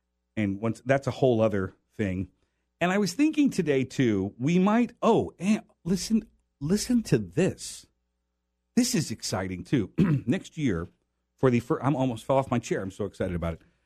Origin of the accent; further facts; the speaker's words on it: Des Moines, Iowa, United States; we're going to shoot in my hometown. We're going to shoot an episode in Des Moines, Iowa, where I'm from.